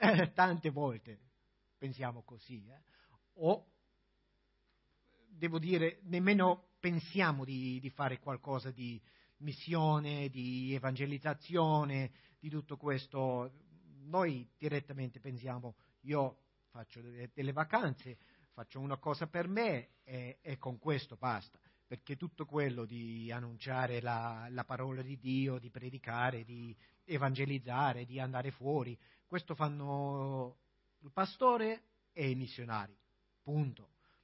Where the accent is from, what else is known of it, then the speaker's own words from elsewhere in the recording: Austria; Italian is a second language; also born or lived in Spain; sono austriaco, anche il mio accento dice altra cosa. Io sono stato in Spagna 8 anni